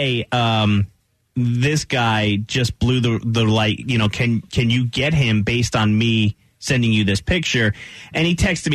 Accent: Waxhaw, North Carolina, United States; So, yesterday, I'm in Waxhaw, my hometown, and I have a green arrow to turn right

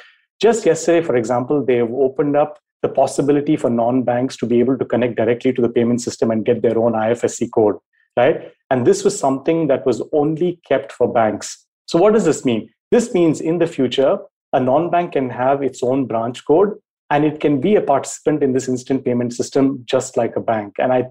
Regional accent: India; And all of these, in fact, I as an Indian, whenever I travel to other countries around the world, I get asked around our experiences on this.

